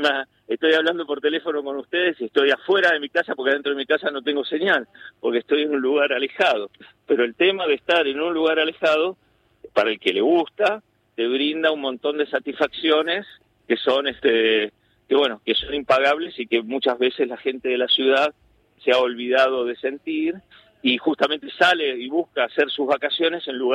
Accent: Bariloche, Río Negro, Argentina; also born or lived in northern Argentina; Criado en Bariloche y viví mucho tiempo incluso en el norte argentino y en el exterior. Y volviendo, ya decidiendo, tengo 62 años, ya volviendo al sur, después de vivir en el norte del país, encontré un Bariloche muy crecido

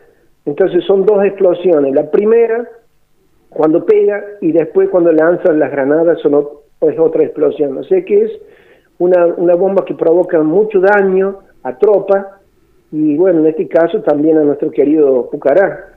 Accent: Villa Mercedes, San Luis, Argentina; soy de aquí de Villa Mercedes, nacido en este lugar, en esta queridísima provincia de San Luis, fui trasladado a Reconquista en el año 82

